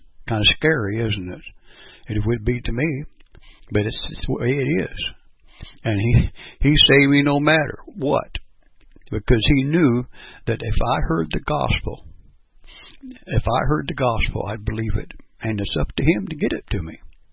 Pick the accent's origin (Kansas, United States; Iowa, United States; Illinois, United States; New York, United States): Kansas, United States; Perry; I'm from Perry, Kansas